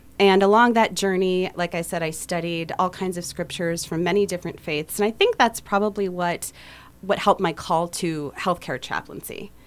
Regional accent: Iowa, United States; also born or lived in Portland, Oregon; now in Minneapolis, United States; I grew up actually in rural Northwest Iowa and came to college and went to St. Olaf College. And I have, minus 1 year that I spent in Portland, Oregon, I have lived in the Twin Cities since 2002.

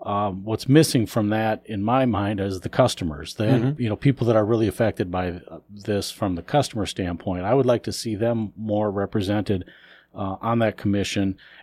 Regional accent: South Dakota, United States; You know, I grew up with 3-2 beer. I grew up in South Dakota, and you only had to be 18 to drink 3-2 beer, and then 21 for hard liquor

